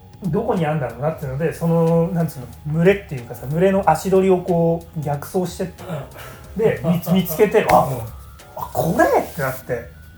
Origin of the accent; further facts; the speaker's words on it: Hanakoganei, Tokyo, Japan; 俺の地元の、まあ、僕の地元花子金井駅っていうんですけど、西武新宿線の花子金井の駅に